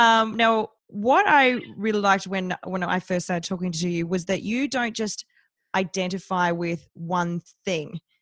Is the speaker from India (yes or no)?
no; Australia; accent: Aussie; now in Vancouver, Canada; Taylor Aller, or Aller, as I would say in my Aussie accent. She came into my life through a networking group here in Vancouver